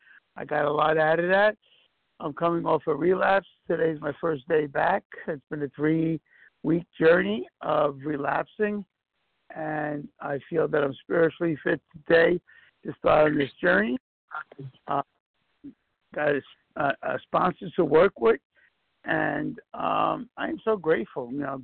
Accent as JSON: {"language": "English", "region": "New York", "country": "United States", "said": "I'm from New York."}